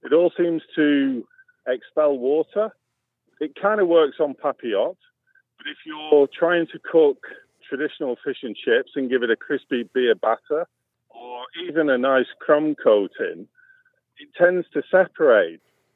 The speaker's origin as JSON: {"language": "English", "country": "United Kingdom", "moved": "yes", "said": "I'm a Brit originally"}